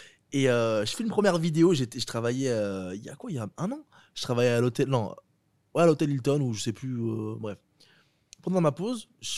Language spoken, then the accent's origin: French; Algeria; je suis algérien, d'origine algérienne marocaine.